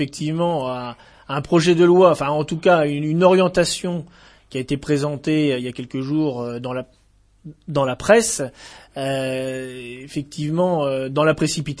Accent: Château-Gontier, Pays de la Loire, France; born there; je suis né à Château-Gontier. J'habite à Château-Gontier avec ma famille.

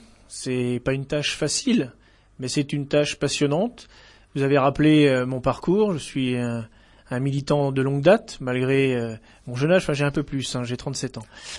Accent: Château-Gontier, Pays de la Loire, France; born there; je suis né à Château-Gontier. J'habite à Château-Gontier avec ma famille.

